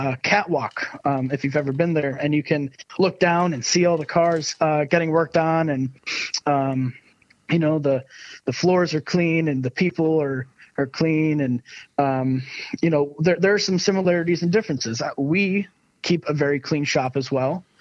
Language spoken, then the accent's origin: English; Syracuse, New York, United States; I was, you know, born and raised in Syracuse, New York, which is about an hour and a half from Watkins Glen.